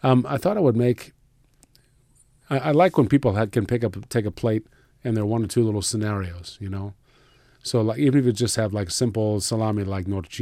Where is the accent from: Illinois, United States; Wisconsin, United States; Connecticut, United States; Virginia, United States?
Virginia, United States; Norfolk; Growing up in Norfolk, Virginia, we always had a rib roast with Yorkshire pudding.